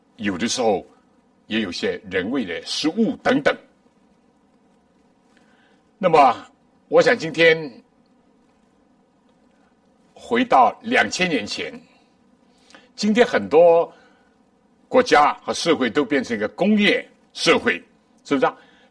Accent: China; 我们中国人有一句话说，春种一粒粟，秋收万颗子。

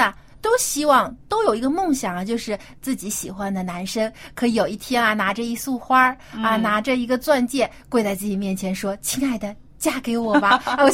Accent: China; 我们中国人觉得结婚不是这个小年轻人两个人的事儿

